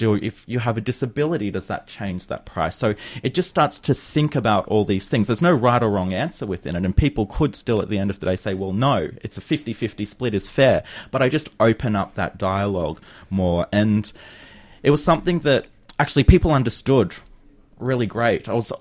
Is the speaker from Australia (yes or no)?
yes; Queensland, Australia; I'm from North Queensland.